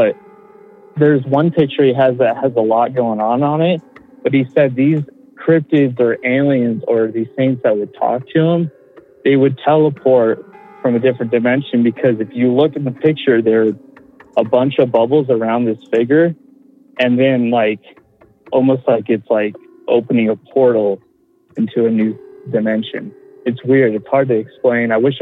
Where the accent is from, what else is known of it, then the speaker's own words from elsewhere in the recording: Colorado, United States; I'm from Colorado and a longtime listener.